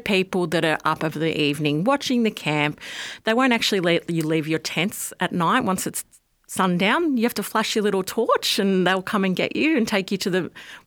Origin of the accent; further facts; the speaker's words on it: Australia; Obviously, being Australian, it's hard to bring some of them back